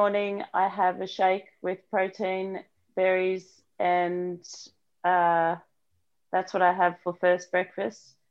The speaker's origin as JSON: {"language": "English", "country": "South Africa", "said": "I'm South African"}